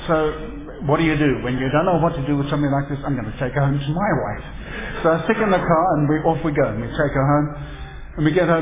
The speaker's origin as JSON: {"language": "English", "country": "Zimbabwe", "tie": "born or raised there", "said": "they're from Zimbabwe, which is my hometown, so I have a bit of a soft spot for them immediately."}